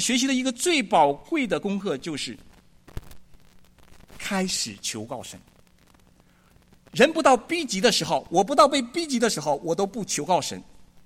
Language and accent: Chinese; Northeast China, China; 我是东北长大的哈，我们这里也有东北老乡哈